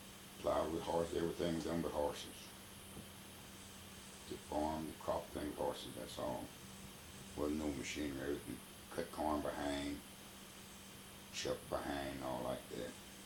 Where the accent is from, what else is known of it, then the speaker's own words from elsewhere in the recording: Helena, United States; born there; No, I was born in Helena.